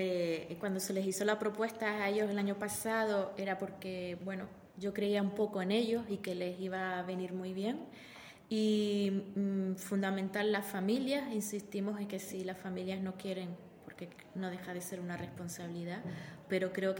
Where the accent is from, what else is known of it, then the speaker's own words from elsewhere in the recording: Canary Islands, Spain; nosotros tenemos como cultura canaria curiosidad por ese exterior